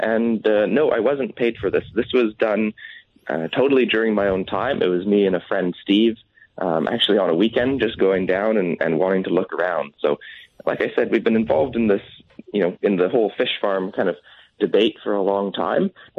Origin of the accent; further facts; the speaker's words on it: British Columbia, Canada; But I grew up in the Discovery Islands, and that's kind of ground zero for the salmon farming industry.